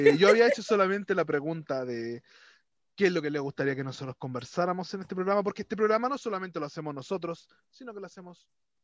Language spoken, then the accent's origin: Spanish; Chile; Bueno, como chileno, yo creo que solamente podríamos felicitarlos